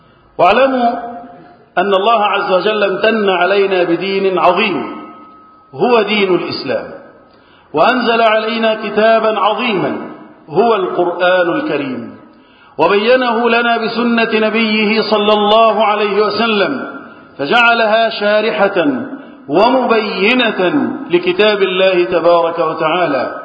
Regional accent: Egypt; اللهم احفظ بلدنا مصر

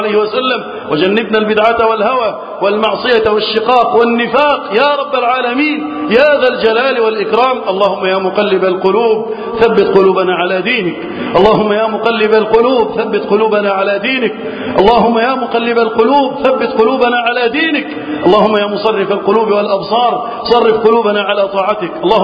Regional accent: Egypt; اللهم احفظ بلدنا مصر وسائر بلاد المسلمين من الفتن

